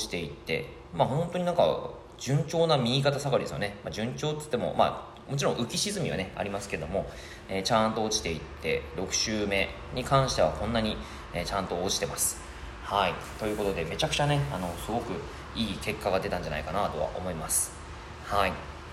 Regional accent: Yamagata, Japan; やっぱりもともと山形県出身なので、山形のそのなんていうかな、肌の白さなんで

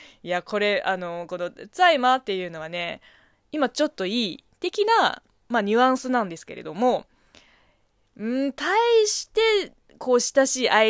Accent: China; この番組は中国生まれ中国育ちの私、

